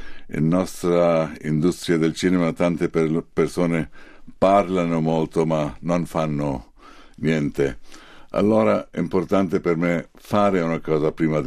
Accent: New Delhi, Delhi, India; Italian is a second language; now in Mumbai, India; Sì, sono cresciuto in Nuova Delhi, capitale dell'India. Così ho sempre pensato che la mia casa, il mio senso di essere, rimane a Nuova Delhi

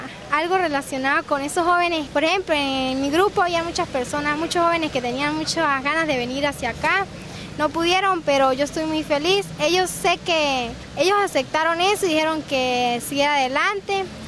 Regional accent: Venezuela; vengo de Venezuela.

